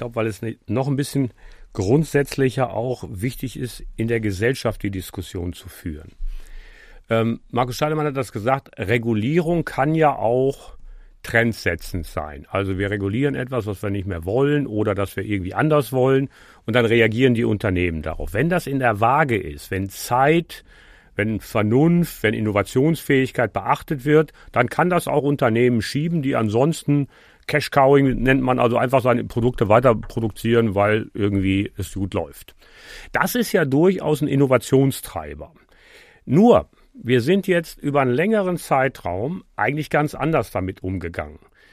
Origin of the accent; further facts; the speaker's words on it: Dormagen, North Rhine-Westphalia, Germany; Ich bin groß geworden in Dormagen am Rhein